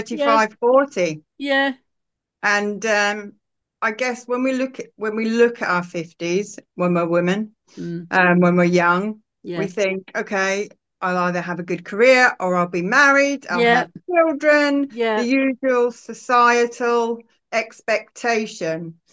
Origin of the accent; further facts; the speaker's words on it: Scotland, United Kingdom; born there; I was born in Scotland, and so we moved around a lot.